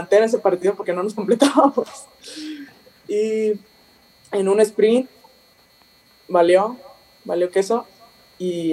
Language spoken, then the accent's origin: Spanish; Guadalajara, Jalisco, Mexico; Sí, yo soy de Guadalajara